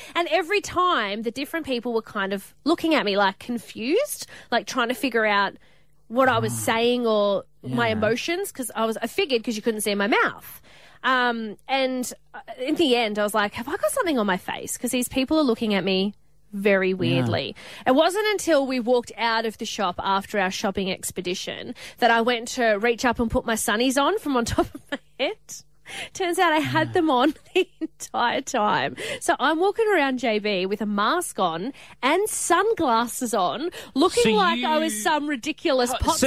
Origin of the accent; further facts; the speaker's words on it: Canberra, Australian Capital Territory, Australia; I always knew that the Ngunnawal land was where I grew up in Canberra.